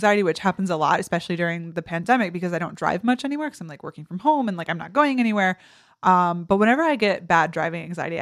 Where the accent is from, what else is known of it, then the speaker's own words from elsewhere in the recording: United States; That's what I always say because I'm an American.